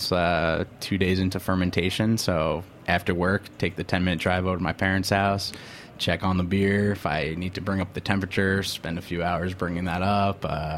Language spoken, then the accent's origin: English; New York, United States; So then Matt moved to, I'm from Long Island, Matt moved to Brooklyn after graduating college